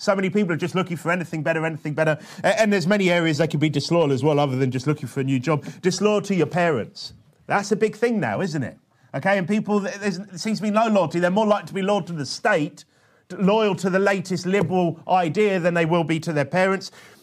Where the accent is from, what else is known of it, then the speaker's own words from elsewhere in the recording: United Kingdom; well, we're British, we're loyal to what they tell us we should be, feel like.